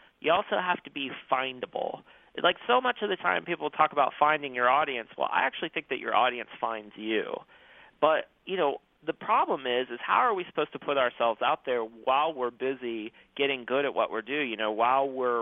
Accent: Circleville, Ohio, United States; now in Austin, United States; I spent the first two decades of my life in Ohio. I grew up in Circleville, and I went to school at Miami University in Oxford.

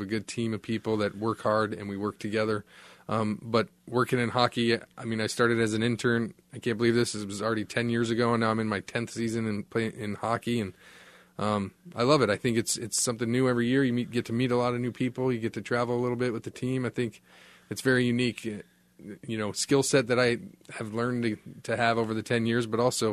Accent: Colorado, United States; I grew up in Colorado and went to college in Colorado

